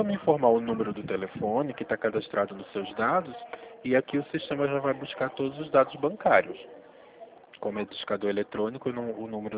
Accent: Olinda, Pernambuco, Brazil; now in São Paulo, Brazil; Bom, eu também sou de Pernambuco. Mas estou em São Paulo. Sou de Olinda.

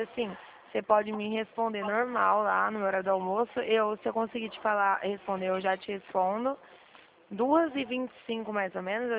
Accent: Dracena, São Paulo, Brazil; eu não sou da sua cidade, eu sou aqui de Dracena, tá?

